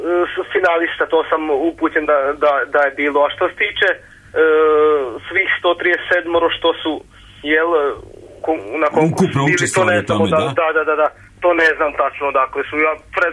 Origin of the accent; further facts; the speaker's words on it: Kisač, Vojvodina, Serbia; Da, ja sam iz Kisača, to je jedno selo pored Novog Sada.